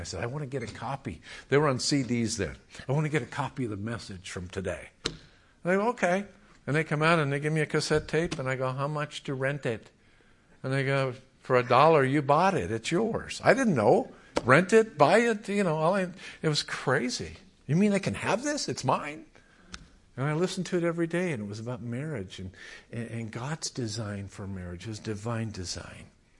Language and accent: English; La Puente, California, United States; But I grew up in La Puente.